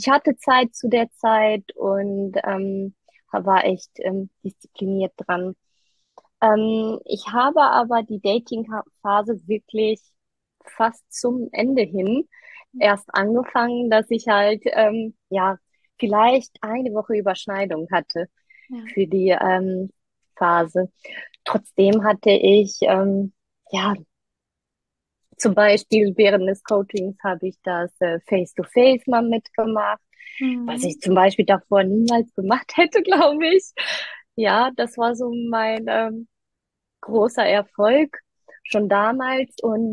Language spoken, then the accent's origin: German; Düsseldorf, North Rhine-Westphalia, Germany; Ich komme aus Düsseldorf und bin 33 Jahre alt.